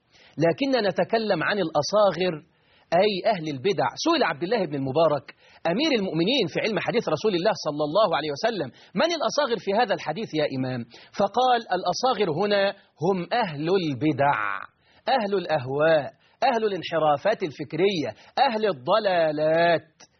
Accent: Egypt; عندنا في مصر بيقولوا اللي يرفس النعمة تزول عنه تروح منه.

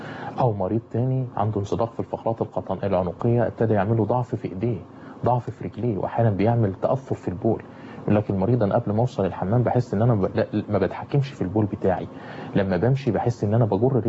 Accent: Egypt; واقدر ادلك على الناس اللي هم يمكن في عندنا في مصر واحد او اتنين

